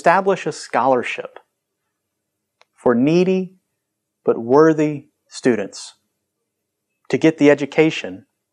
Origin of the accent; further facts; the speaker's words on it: Hattiesburg, Mississippi, United States; about the richest woman that I ever met. She's from my hometown of Hattiesburg.